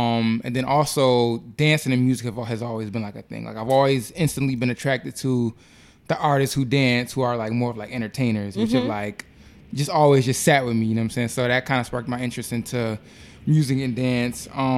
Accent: Niagara Falls, New York, United States; I'm born and raised in Niagara Falls.

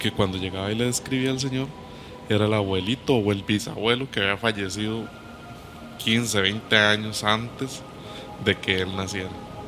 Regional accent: Acosta, San José, Costa Rica; Como ya hemos dicho antes, yo soy de Acosta.

